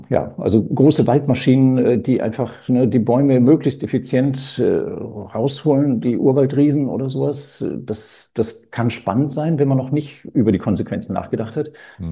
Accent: Chile; also born or lived in Germany; Ja, ich bin halt in Chile aufgewachsen. Ich war von 8 bis 15 war ich in Deutschland.

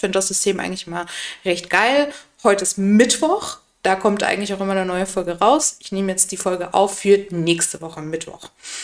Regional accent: Bavaria, Germany; ich komme aus Bayern

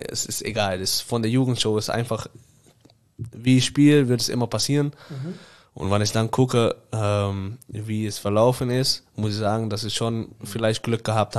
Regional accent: Amsterdam, North Holland, Netherlands; German is a second language; Ich komme aus Amsterdam, ich bin aufgewachsen mit Brian Brobby.

